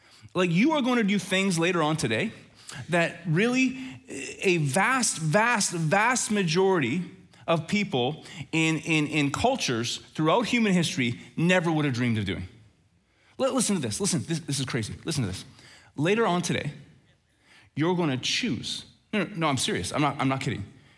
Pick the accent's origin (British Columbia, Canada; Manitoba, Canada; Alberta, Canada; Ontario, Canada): Alberta, Canada; Red Deer; I'm from Red Deer, so I know a lot.